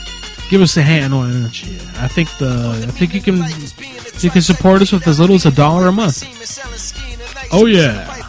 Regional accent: Kyoto, Japan; I'm from Kyoto.

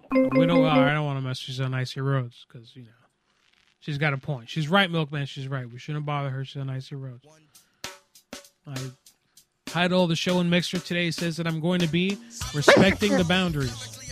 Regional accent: New York City, New York, United States; I'm new. I'm from New York City. I won a big lawsuit, and I just retired out here, buddy.

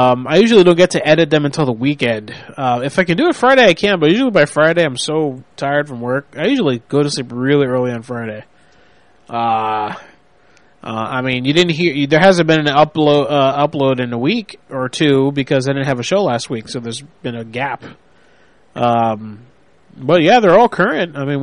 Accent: West Bengal, India; From India.

